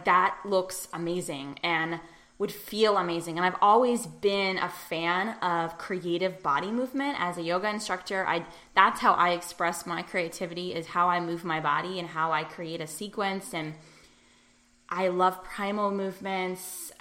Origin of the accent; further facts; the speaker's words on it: Pittsburgh, Pennsylvania, United States; Yeah, I think that there's certainly nothing like this that I can think of in my hometown of Pittsburgh.